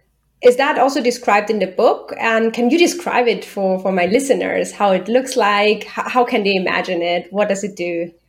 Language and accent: English; Austria; I also think, like, I'm coming from Europe and especially Austria, so I don't want to generalize for whole Europe now